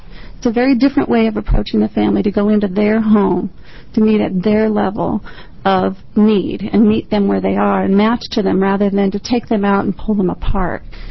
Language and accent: English; Oregon, United States; I come from Yamhill County.